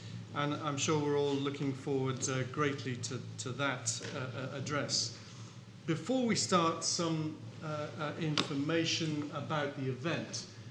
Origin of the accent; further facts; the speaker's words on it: Ibadan, Oyo, Nigeria; as a child I was brought up in Ibadan.